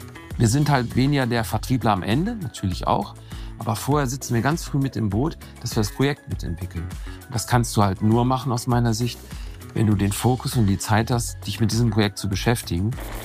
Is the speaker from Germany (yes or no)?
yes; Detmold, North Rhine-Westphalia, Germany; Ich komme ja aus Ostwestfalen, aus Detmold.